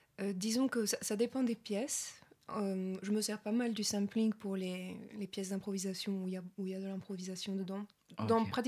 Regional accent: Montpellier, Occitanie, France; moved away as an adult; now in Toulouse, France; je suis arrivée à Toulouse, donc je suis partie de Montpellier à 18 ans, après mon bac

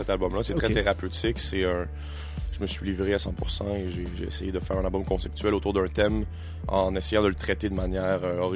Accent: Montreal, Quebec, Canada; Je suis québécois, je suis de Montréal.

